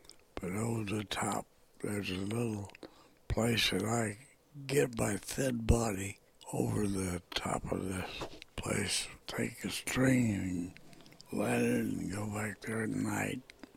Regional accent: Porterville, California, United States; Well, not too much. But orange groves. I grew up around orange groves. So we had Porterville.

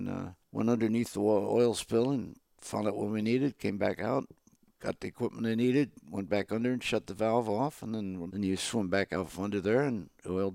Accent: United States; Being an American. Can't beat that.

